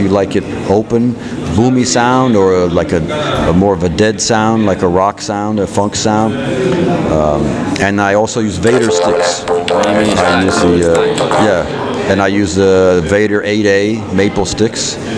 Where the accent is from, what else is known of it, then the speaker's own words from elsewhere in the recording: United States; now in New York, United States; I'm from United States. I live in New York. I've been in New York for about 30 years now.